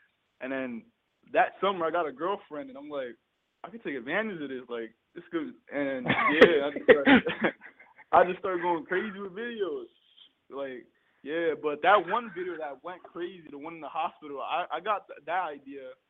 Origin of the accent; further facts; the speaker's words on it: Reading, Pennsylvania, United States; I'm from Reading, PA.